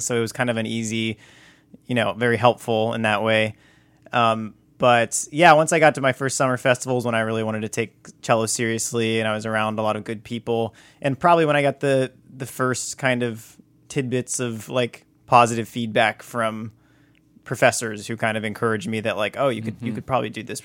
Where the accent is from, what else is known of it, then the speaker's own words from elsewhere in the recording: Franklin, Tennessee, United States; And I'm from Nashville. So from Nashville, kind of in the middle of like 35 minutes south of Nashville in Franklin, technically, but like lived in the country.